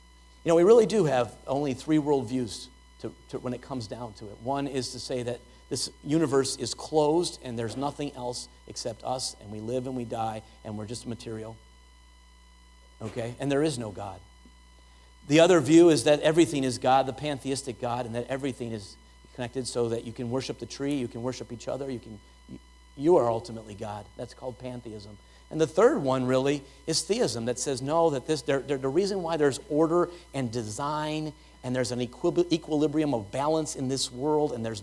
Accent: Chicago, Illinois, United States; Growing up in Chicago, one of my most vivid childhood memories is of homeless people begging on street corners.

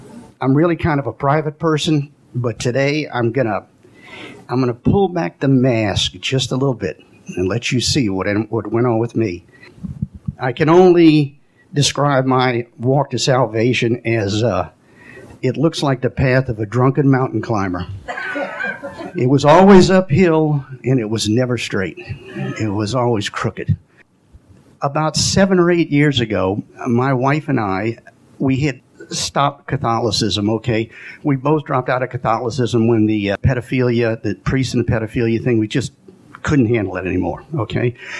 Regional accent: Irving, Texas, United States; born there; I was born in 1951 in Irving, Texas. I was one of six kids.

